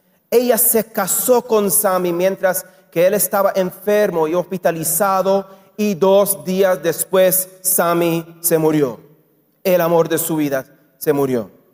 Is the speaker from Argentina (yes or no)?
no; Puerto Rico; also born or lived in Israel; now in Los Angeles, United States; Ustedes acaban de escuchar del … que soy puertorriqueño, obviamente. Como les acabo de decir, mi esposa es de México, es de Jalisco. Se mudó a los Estados Unidos cuando tenía 22 años, así que es mexicana full como ustedes. Nosotros vivimos en los Estados Unidos